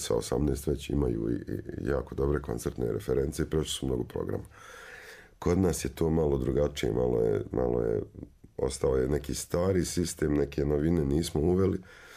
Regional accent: Sarajevo, Federation of Bosnia and Herzegovina, Bosnia & Herzegovina; ja sam došao iz Sarajeva koji nije u tom momentu bilo pretjerano sredina jaka za klasičnu muziku

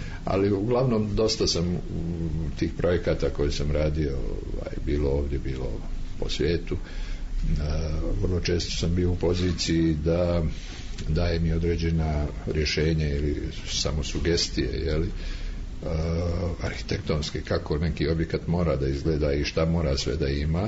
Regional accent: Sarajevo, Federation of Bosnia and Herzegovina, Bosnia & Herzegovina; born there; Ja sam rođen u Sarajevo 46. godine, jeli?

